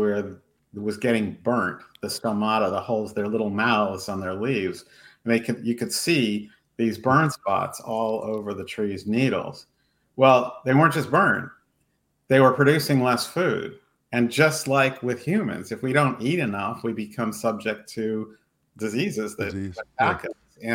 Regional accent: Los Angeles, California, United States; and I grew up in South LA, Southwest LA, and it was hot

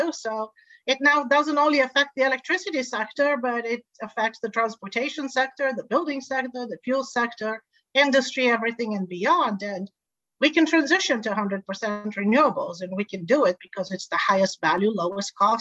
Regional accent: Tanzania; So I grew up in Tanzania with no electricity and no running water.

